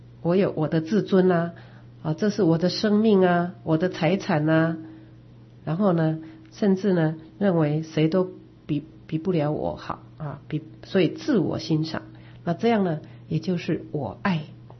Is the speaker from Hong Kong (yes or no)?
no; Taiwan; 因为我们是台湾人